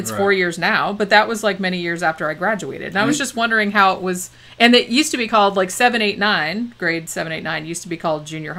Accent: Florida, United States; where I grew up in Florida and other places that I knew of, it wasn't.

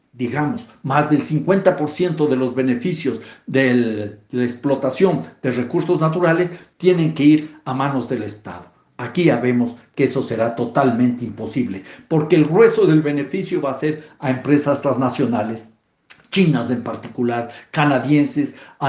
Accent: Ecuador; la megaminería en mi país, Ecuador, un país cacaotero, un país bananero, un país camaronero, un país atunero, un país floricultor, un país ahora petrolero.

